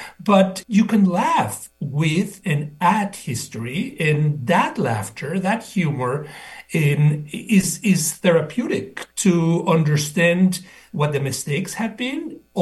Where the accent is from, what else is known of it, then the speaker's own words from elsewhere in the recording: Mexico City, Mexico; moved away; I am an immigrant, born and raised in Mexico, specifically in the southern part of Mexico City, who came of age in the 60s and early 70s